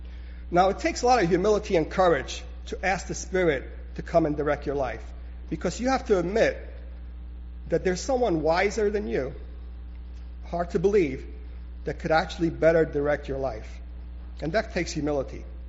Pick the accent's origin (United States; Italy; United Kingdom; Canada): Italy; Sicily; I'm Sicilian, so I can say that. In Sicily, that's my home country, everything goes.